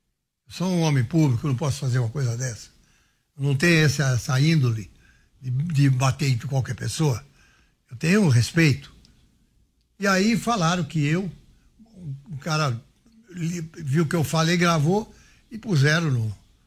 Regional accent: Brazil; Eu cresci no Brasil.

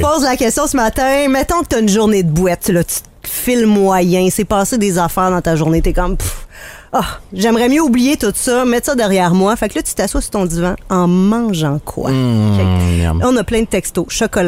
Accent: Brussels, Brussels-Capital Region, Belgium; Des fois, je suis de Bruxelles aussi, hein

